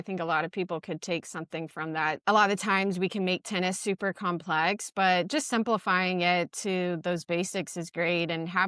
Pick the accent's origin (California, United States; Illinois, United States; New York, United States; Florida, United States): Florida, United States; I remember sometimes when I played in the juniors growing up in Florida and the cheating was horrible.